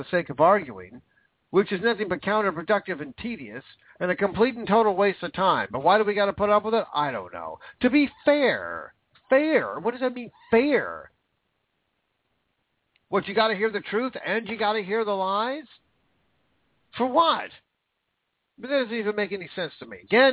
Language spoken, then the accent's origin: English; United States; I mean, I'm born and raised in America, but I'm all German.